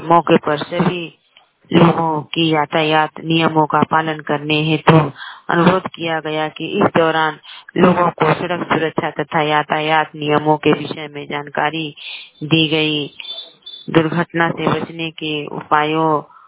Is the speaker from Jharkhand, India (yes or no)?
yes; Nagri, Jharkhand, India; मैं नगरी प्रखंड से हूँ।